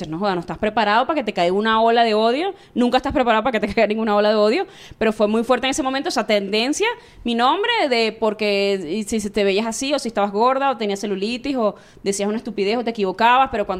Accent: Lechería, Anzoátegui, Venezuela; also born or lived in Maracaibo; Yo soy maracucha, pero me crié en Puerto La Cruz, en Lechería.

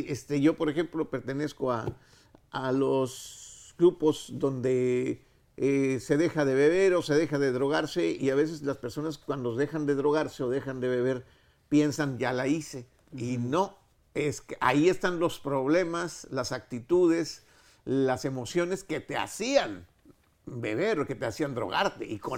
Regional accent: Monterrey, Nuevo León, Mexico; Mi tierra ahí.

